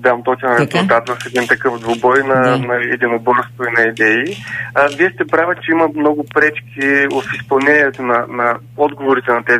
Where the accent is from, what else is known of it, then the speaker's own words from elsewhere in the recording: Northern Bulgaria, Bulgaria; Аз самия съм така от Северна България, родом.